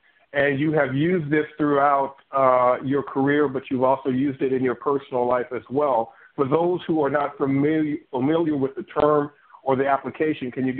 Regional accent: Chicago, Illinois, United States; Chicago White Sox, yay, my hometown

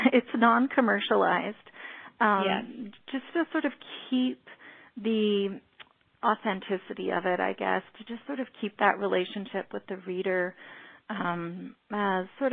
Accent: Alberta, Canada; listen, I'm from Alberta, Canada, but I do have a background in media and production and writing.

